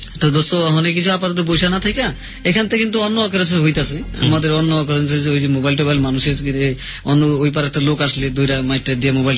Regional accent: Dhaka, Dhaka Division, Bangladesh; আমরা তাহলে এত ছোটতে বড় হয়েছি ঢাকা শহর

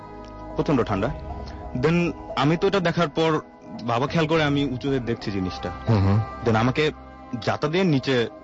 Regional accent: Dhaka, Dhaka Division, Bangladesh; আমি এসেছি ঢাকার হাজারবাগ থেকে।

